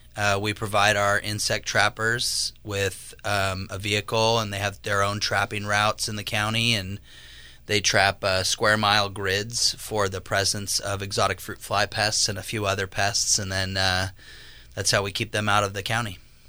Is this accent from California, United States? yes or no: yes; Santa Rosa, California, United States; Yeah, I am born and raised in Santa Rosa. I went to the Santa Rosa Junior College after high school